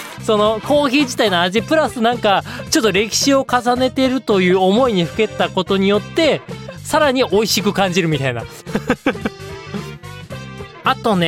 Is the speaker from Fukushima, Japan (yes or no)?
no; Hokkaido, Japan; 北国育ちでね、あったかいところへのね、憧れがすごいから。あの、寒いの苦手、北海道人なので、